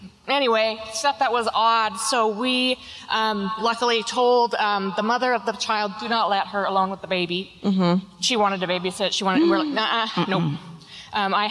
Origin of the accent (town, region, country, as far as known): Auburn, Washington, United States